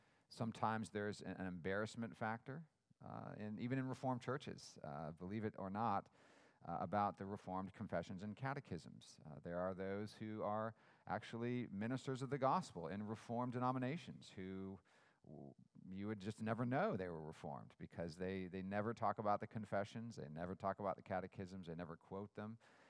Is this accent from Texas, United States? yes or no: no; Cupertino, California, United States; These creeds I grew up reciting as a kid growing up in Northern California in Silicon Valley. I grew up about a mile from Hewlett-Packard, and I went to Cupertino High School, about a block from Apple Computers